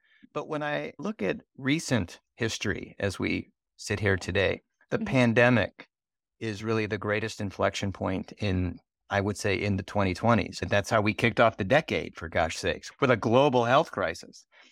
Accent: Chicago, Illinois, United States; going out locally here in my hometown of Chicago

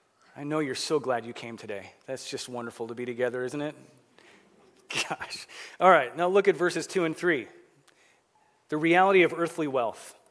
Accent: Chicago, Illinois, United States; I grew up in Chicago. We didn't have fire ants.

